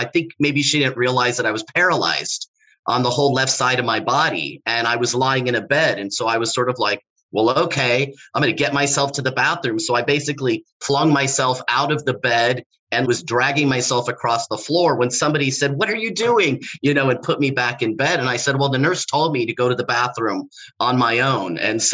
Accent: California, United States; also born or lived in Los Angeles / San Diego; I grew up in Southern California, bouncing back and forth between my dad's house in Los Angeles, my mom's house in San Diego. I'm a first-generation American with Mexican heritage.

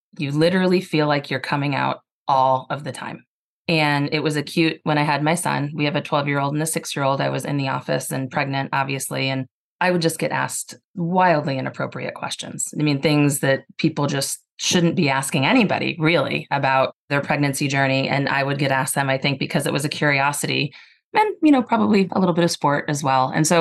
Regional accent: St. Louis, Missouri, United States; also born or lived in Chicago; I'll make the early part quick because I was born in Chicago, but we moved to St. Louis when I was in fourth grade.

